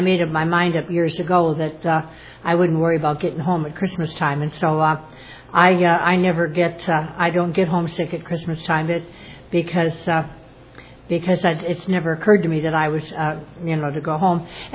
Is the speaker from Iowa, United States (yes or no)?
yes; Iowa, United States; I was born in 1940. I'm 69 years old now, and I was born in Iowa and brought up there, and I spent the first 23 years of my life there.